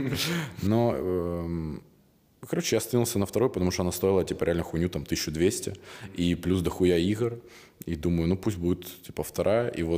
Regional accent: Ukraine; born there; я рад искренне, что я родился в Украине

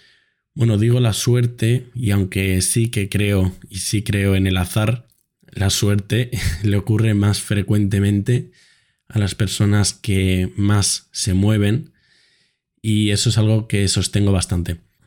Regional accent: Madrid, Community of Madrid, Spain; born there; moved away; Aunque yo nací en Madrid, me mudé con mi familia hace bastantes años y el año pasado estaba viviendo en Zaragoza.

